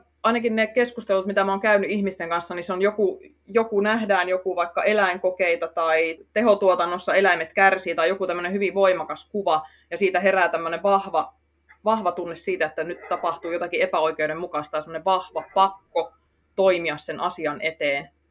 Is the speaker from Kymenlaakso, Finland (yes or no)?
yes; Kymenlaakso, Finland; also born or lived in North Karelia / United States; Mä oon siis kotoisin ihan Kymenlaakson tämmöistä ihan pikku seutukylästä, jossa ei ollut kauppaakaan. Ja meillä oli koulussa parikymmentä oppilasta, josta sitten muutettiin Pohjois-Karjalaan myös maaseututaajamaan, mutta kävin sitten asumassa ihan USA:ssa suurissa kaupungeissa ja pääkaupunkiseudulla, mutta nyt on tullut takaisin Pohjois-Karjalaan